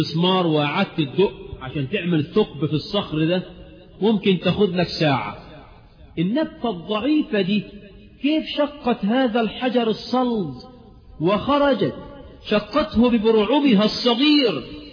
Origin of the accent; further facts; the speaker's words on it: Egypt; كمصريين لما نلاقي واحد كده ربنا خلقه وبلغ مبلغ الرجال وما بيطلعلوش دقن